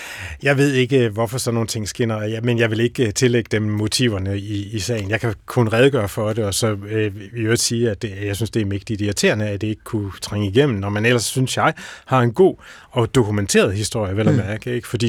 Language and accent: Danish; North Denmark Region, Denmark; now in Bornholm, Denmark; Og i øvrigt, så er jeg Vendelbo, så det bliver lidt svært at få mig til at lyde som en bornholmer.